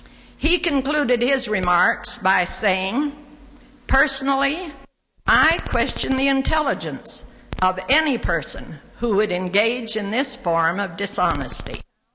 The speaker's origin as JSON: {"language": "English", "town": "Salt Lake City", "region": "Utah", "country": "United States", "tie": "born there", "said": "If you notice, he said I was born in Salt Lake City, and he didn't say when."}